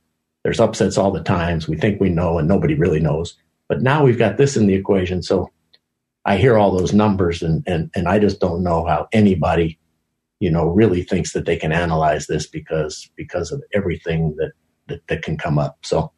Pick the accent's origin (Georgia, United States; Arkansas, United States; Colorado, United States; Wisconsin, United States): Colorado, United States; Denver; When I was a little boy, I grew up in Denver